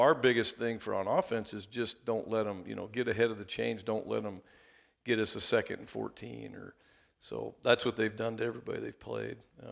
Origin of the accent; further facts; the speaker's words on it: Des Moines, Iowa, United States; it's obviously we're from the Des Moines area and we feel like the best football is played here